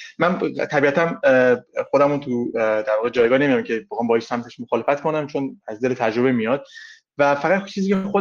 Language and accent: Persian; Iran; ما شاید ما بچه‌ای که از ایران میام